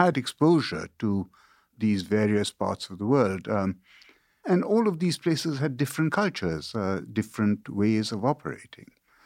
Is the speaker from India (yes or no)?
yes; India; also born or lived in China / United Kingdom; so I grew up in India and China and Britain.